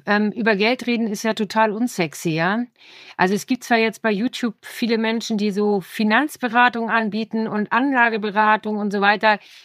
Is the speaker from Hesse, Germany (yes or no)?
no; Hamburg, Germany; als Hamburgerin